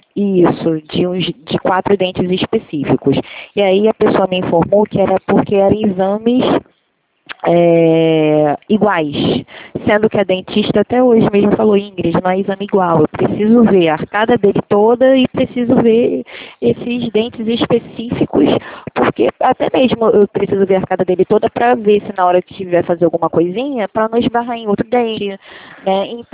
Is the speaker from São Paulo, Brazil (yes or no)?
no; Rio de Janeiro, Brazil; Sou do Rio de Janeiro.